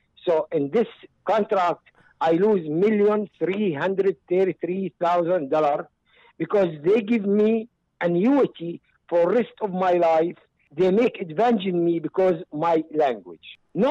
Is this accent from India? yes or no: no; Jordan; English is a second language; now in United States; I'm from Jordan. My book talking about if the Arabian Muslim, they love America or they not love America.